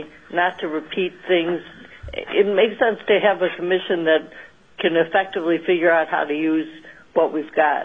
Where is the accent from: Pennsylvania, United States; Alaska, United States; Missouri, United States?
Alaska, United States; Ketchikan; from Ketchikan, Alaska